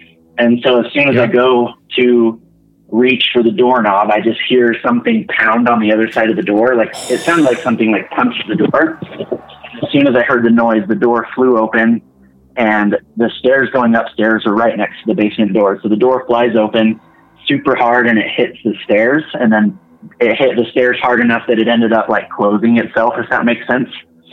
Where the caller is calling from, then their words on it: Utah, United States; calling from Utah.